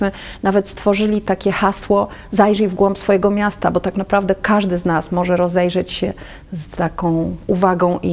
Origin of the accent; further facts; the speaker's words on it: Warsaw, Masovian Voivodeship, Poland; Ja jestem warszawianką i zawsze to miejsce było dla mnie bardzo wyjątkowe.